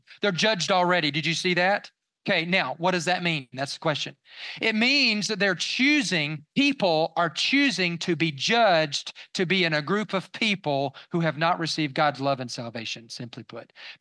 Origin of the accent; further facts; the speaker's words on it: Florida, United States; I grew up in Florida.